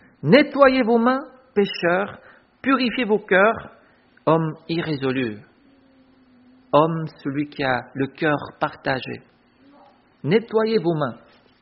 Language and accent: French; South Korea; moi j'ai deux cultures. Je suis coréen, mais en même temps je suis français.